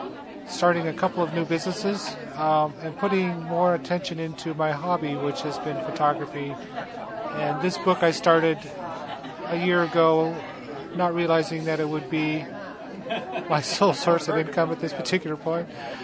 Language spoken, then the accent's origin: English; Ketchikan, Alaska, United States; now in Juneau, United States; Well, I originally grew up in Ketchikan, Alaska. But I lived in Juneau since 1990